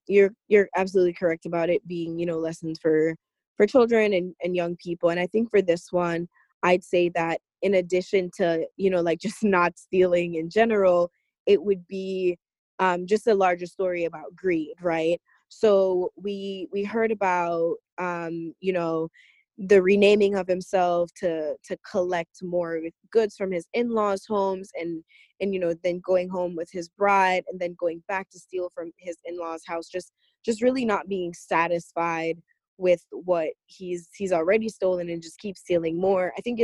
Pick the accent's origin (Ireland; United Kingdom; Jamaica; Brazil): Jamaica; now in United States; I am a Jamaican. I've been living in the U.S. for quite some time now.